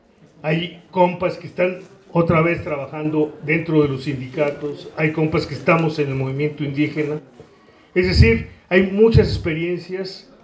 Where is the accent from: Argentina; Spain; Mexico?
Mexico; Oaxaca; porque la mayoría de los autores venimos de Oaxaca